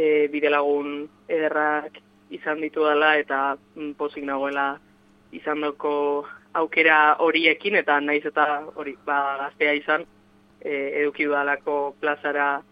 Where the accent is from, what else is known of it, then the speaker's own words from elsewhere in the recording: Durango, Basque Country, Spain; uste dut ez dudala inoiz liburua etxetik hain urrun aurkeztu ni Durangokoa naiz.